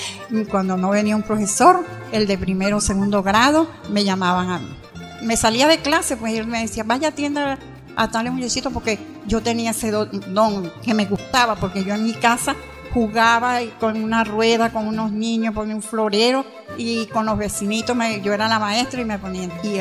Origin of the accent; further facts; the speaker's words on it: Quebrada Seca, Venezuela; Yo nací aquí en Quebrada Seca, un 24 de junio del 44, tengo 71 años.